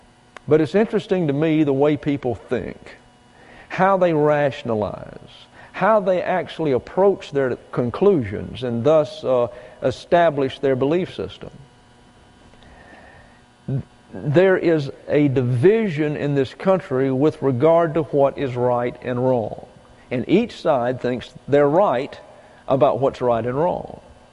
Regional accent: Texas, United States; I came here from Texas, and everything's flat.

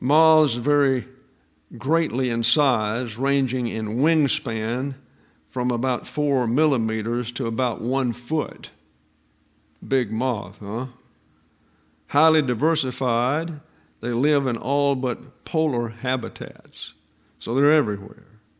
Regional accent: Alabama, United States; Now, I grew up in South Alabama, and one of the major crops back in that day was cotton.

